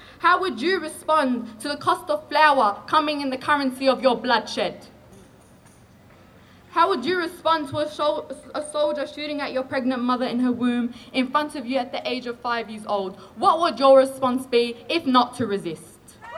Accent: Palestine; now in Australia; So as an Australian passport holder, my life is worth defending in the eyes of the West, but as a Palestinian, my life is not.

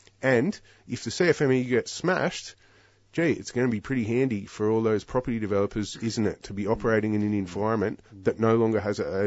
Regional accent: Newcastle, New South Wales, Australia; I'm from Newcastle originally

